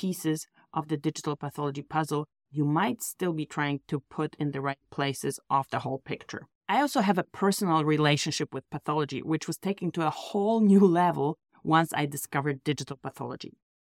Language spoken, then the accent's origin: English; Poland; English is a second language; moved away as an adult; also born or lived in Germany; I'm originally from Poland, but went to do my veterinary pathology residency in Germany.